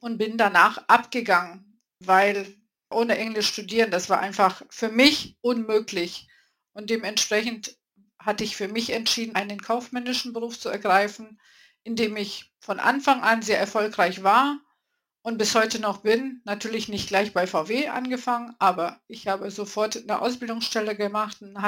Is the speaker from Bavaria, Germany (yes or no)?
no; Braunschweig, Lower Saxony, Germany; moved away as an adult; ich hatte bei uns in Braunschweig bei einem Autohändler, das ist ein größerer Autohändler, wo VW, Porsche, Audi zusammen waren, gelernt. Danach bin ich nach Düsseldorf nach der Ausbildung mit meinen süßen 19 Jahren